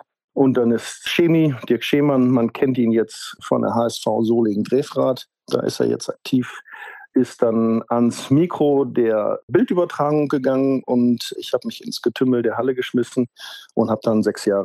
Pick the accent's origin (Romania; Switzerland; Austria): Austria; Amstetten, Lower Austria; Ja, also ich bin waschechter Amstettener, sogar noch geboren in Amstetten.